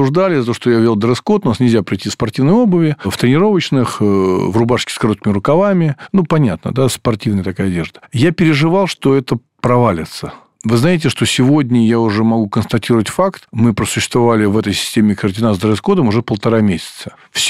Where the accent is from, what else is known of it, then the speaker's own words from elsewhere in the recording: Russia; я человек православный, и мне это все очень интересно, и я как россиянин там, из Советского Союза